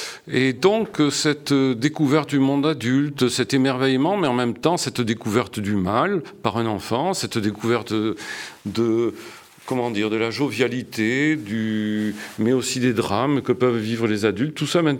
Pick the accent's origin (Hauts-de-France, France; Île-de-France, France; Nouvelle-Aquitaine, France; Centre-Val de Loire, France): Nouvelle-Aquitaine, France; j'ai grandi près de Saint-Seurin, j'ai eu beaucoup d'attaches familiales de ce côté-là. Je me sens également très français